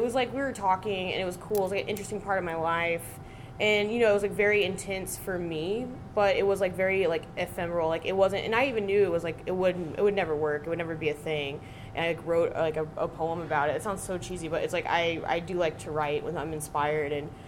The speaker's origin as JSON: {"language": "English", "town": "Galveston", "region": "Texas", "country": "United States", "said": "I'm from Galveston, Texas."}